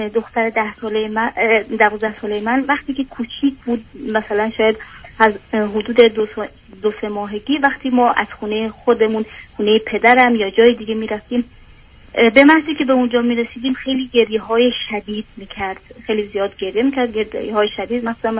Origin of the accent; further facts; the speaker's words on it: Iran; moved away as an adult; now in Europe; این دخترم هنوز 5 سالش نشده بود که ما از ایران مهاجرت کردیم و به سمت اروپا.